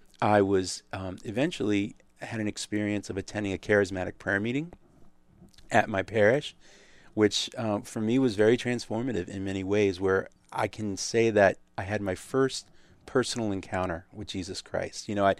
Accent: Louisiana, United States; I was from Louisiana. We became great friends in college. I graduated 2 years before she did. I went back home to teach Catholic high school.

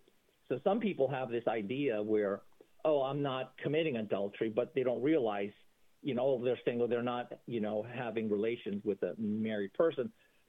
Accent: San Francisco, California, United States; moved away as an adult; I grew up there, and left after college.

